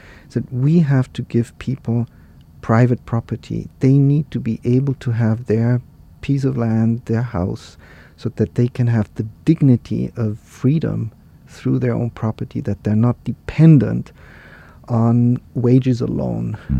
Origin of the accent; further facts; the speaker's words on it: Austria; I grew up in Austria, and I was half an hour away by car from the Iron Curtain.